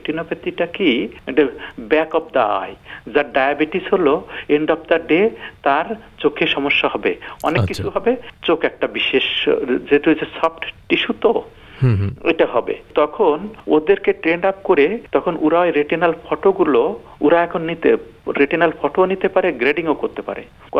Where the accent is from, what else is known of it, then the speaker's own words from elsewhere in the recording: Bangladesh; now in Australia; আমি তো শুধু বাংলাদেশি না, আমি তো একজন অস্ট্রেলিয়ানও, কাজে আমার সেটাকেও আমাকে দেখতে হবে।